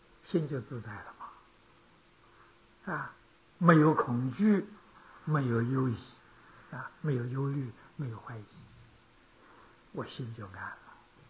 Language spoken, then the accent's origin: Chinese; China; 我们是中国人，不是印度人，我们这个生活方式穿衣吃饭跟他们都不一样